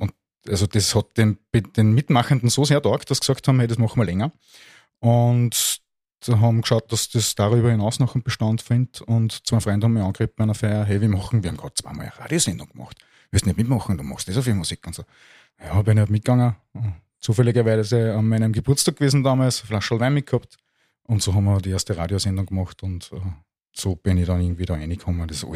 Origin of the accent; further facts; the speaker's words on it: Kirchdorf an der Krems, Upper Austria, Austria; bin aus Kirchdorf an der Krems